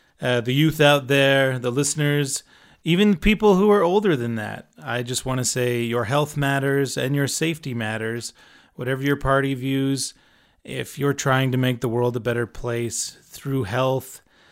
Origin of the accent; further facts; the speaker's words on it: United States; moved away as an adult; I was born in the States and I lived there until later adulthood.